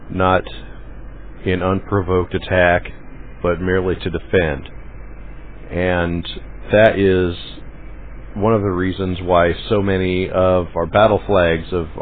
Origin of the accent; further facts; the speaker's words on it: Pacific Northwest, United States; As I have on a number of occasions growing up in the Northwest, I've seen bald eagles in flight, and they truly are a majestic, beautiful bird.